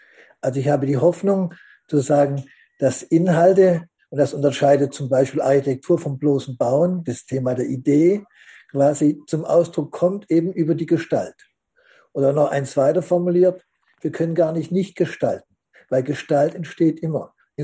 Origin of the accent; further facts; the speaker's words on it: Swabia, Germany; moved away as an adult; Ich bin als Schwabe Anfang der 90er hier nach Cottbus gekommen